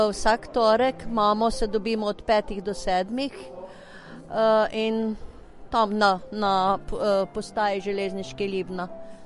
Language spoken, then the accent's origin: Slovenian; Krško, Lower Sava, Slovenia; Smo iz Krškega, sem iz Krškega, ampak smo iz vseh strani, iz okolice Krškega.